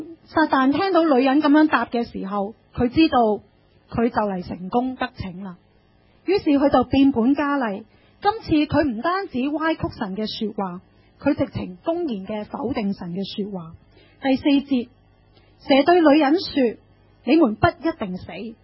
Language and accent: Chinese; Hong Kong; 其实都是我们香港人很熟悉的什么呢？攻心计。